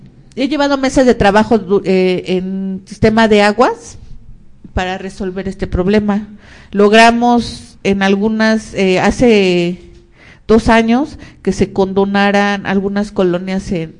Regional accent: Iztapalapa, Mexico City, Mexico; yo vengo de Iztapalapa … trabajo ahí en Iztapalapa

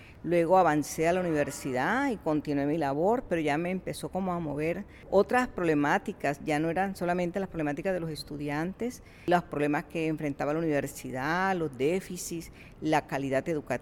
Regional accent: Montería, Córdoba, Colombia; el colegio donde yo estudiaba, un colegio de bachillerato en Córdoba, en Montería, porque yo soy de Córdoba.

